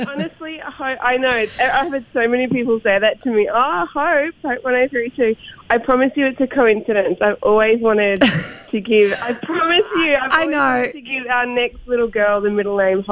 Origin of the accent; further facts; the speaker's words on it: Queensland, Australia; When I was a kid growing up in Queensland.